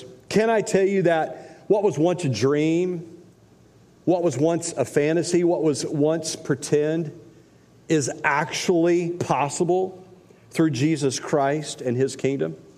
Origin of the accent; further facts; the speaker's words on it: Indiana, United States; I grew up in Indiana